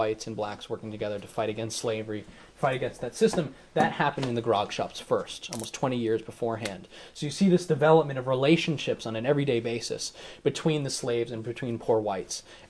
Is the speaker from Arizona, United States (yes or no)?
no; Long Island, New York, United States; one of the first slave rebellions ever in the New World was in Long Island, my hometown.